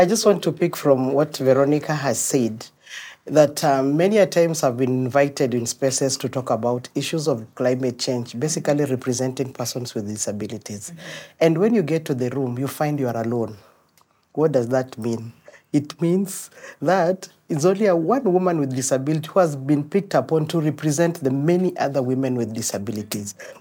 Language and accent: English; Kakamega County, Kenya; I am identified as a woman with a physical disability. I come from Kakamega County, popularly known as the Green Jewel.